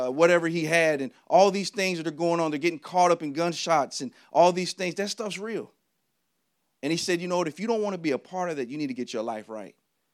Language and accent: English; Texas, United States; I didn't grow up in the church. I grew up in Texas and spent my summers in Tennessee.